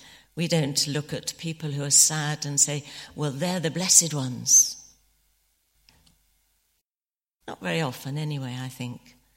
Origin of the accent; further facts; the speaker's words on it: United Kingdom; not to think that it's our right because we're British and we've got more than other people, perhaps.